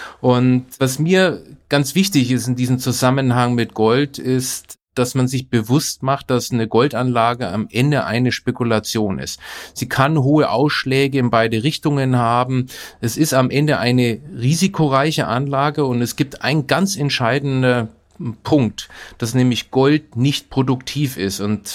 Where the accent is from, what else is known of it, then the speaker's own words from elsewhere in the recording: Nuremberg, Bavaria, Germany; Ich bin ja in Nürnberg aufgewachsen